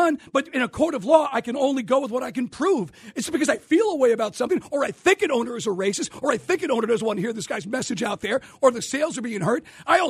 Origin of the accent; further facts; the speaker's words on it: Long Island, New York, United States; I grew up in Long Island.